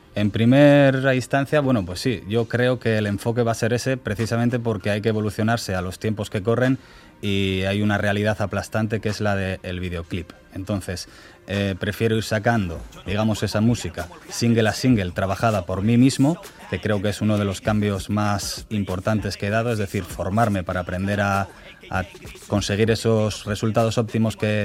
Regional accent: Bilbao, Basque Country, Spain; Siempre está presente en mis letras. Desde el día uno, al final, soy uno más del bocho y se sienten las letras.

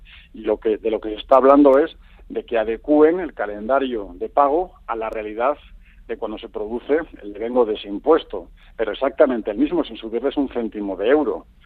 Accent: Basque Country, Spain; por ejemplo, en mi tierra, en Álava

